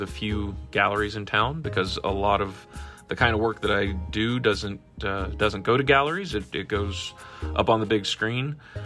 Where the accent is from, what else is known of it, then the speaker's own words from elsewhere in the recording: Georgia, United States; I call Atlanta my home because I'm from Georgia. My family's from Georgia and still lives here